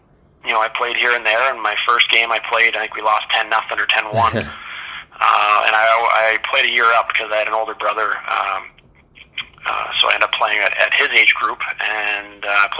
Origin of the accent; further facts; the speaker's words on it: Sarnia, Ontario, Canada; also born or lived in Petrolia; now in Windsor, Canada; I grew up in Sarnia, Ontario. I was born in Petrolia